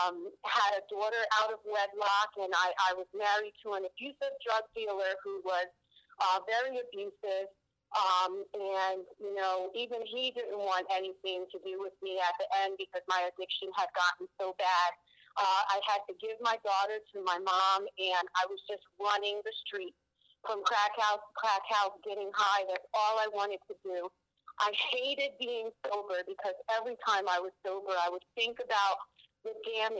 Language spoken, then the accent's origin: English; Camden, New Jersey, United States; Yeah, grew up, born and raised in Camden my whole life. I'm a project girl, so we moved around to several of the projects in the city.